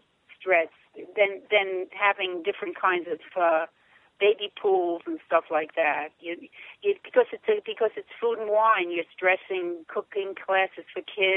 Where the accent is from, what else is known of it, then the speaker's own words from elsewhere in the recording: New York City, New York, United States; now in Greenwich, United States; I grew up in the city of New York. I'm a New Yorker. I live in Greenwich, Connecticut now.